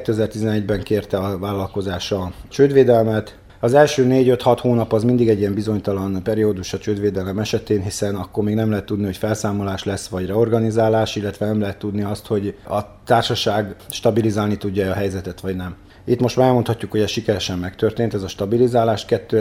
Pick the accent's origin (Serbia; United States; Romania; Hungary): Romania; Arad, Arad County; most azért, mert aradi vagyok, kicsit az aradiak előnyben vannak